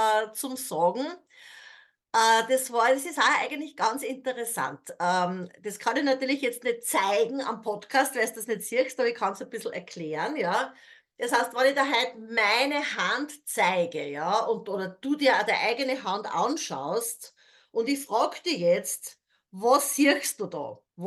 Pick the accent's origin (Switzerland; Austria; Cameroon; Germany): Austria; Ich bin ja auch in Österreich aufgewachsen.